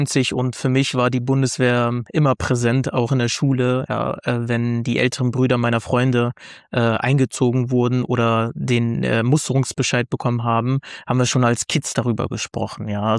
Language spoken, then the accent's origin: German; Stadthagen, Lower Saxony, Germany; ich bin 35 Jahre alt. Ich komme ganz genau sogar aus Stadthagen. Das ist in der Nähe von Hannover, also ziemlich zwischen Hannover und Minden.